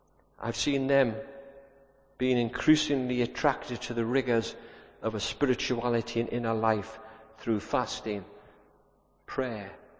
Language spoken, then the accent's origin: English; United Kingdom; but I'm not going to do it because I'm British and the person sitting next to me might think I'm foolish.